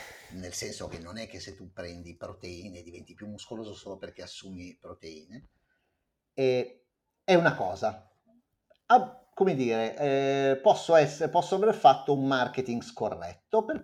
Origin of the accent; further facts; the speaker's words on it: Imola, Emilia-Romagna, Italy; Sono un appassionato di macchine, sono di Imola